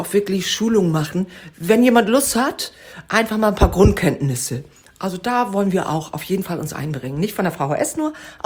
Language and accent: German; Schleswig-Holstein, Germany; Ich bin gebürtige Dithmarscherin und deswegen liegt mir das eben auch am Herzen, dass dieses Kulturgut nicht ausstirbt. Ich hätte nicht gedacht, dass ich mal wieder Plattdeutsch unterrichte.